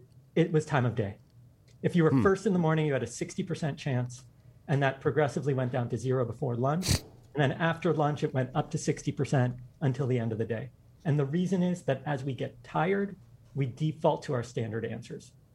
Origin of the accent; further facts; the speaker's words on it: New York, United States; So I grew up in New York.